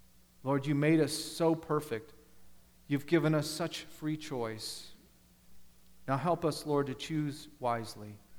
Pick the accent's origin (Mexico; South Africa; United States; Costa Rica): United States; Ohio; In case you don't know, I'm from Ohio.